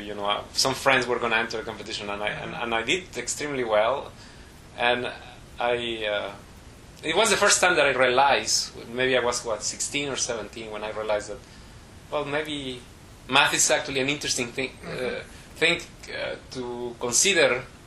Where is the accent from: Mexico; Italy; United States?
Mexico; Mexico City; I was born and raised in Mexico. Mm-hmm. I grew up in Mexico City. It's a huge monster of a city.